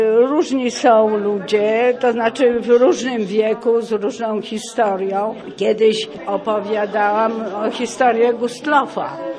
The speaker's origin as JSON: {"language": "Polish", "town": "Gdynia", "region": "Pomeranian Voivodeship", "country": "Poland", "tie": "born or raised there", "also_born_or_lived": "Podolia", "said": "ja jestem gdynianką z przymusu."}